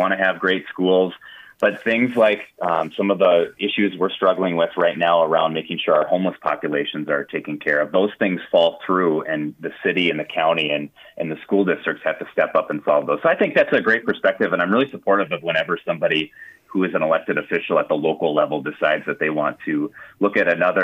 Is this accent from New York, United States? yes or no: no; Minnesota, United States; I grew up on the Iron Range, Matt, and you know, I grew up in a town that, quite frankly, had seen its best days, and that's how the people felt.